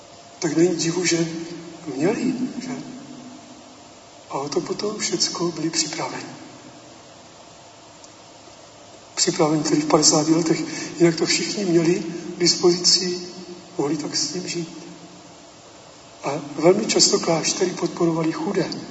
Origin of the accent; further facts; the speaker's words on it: South Moravian Region, Czechia; Říká, odkud jste vlastně z té Moravy? Říkám, z jižní Moravy.